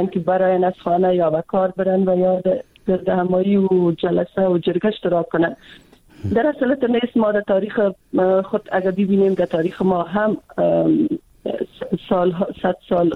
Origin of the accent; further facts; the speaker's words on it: Afghanistan; خودم چون از افغانستان هستم